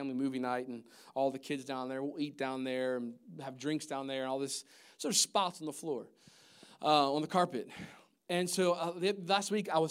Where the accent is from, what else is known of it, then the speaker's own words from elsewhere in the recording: Maryland, United States; I grew up in Maryland. I'm kind of used to the seasons and used to the cold weather.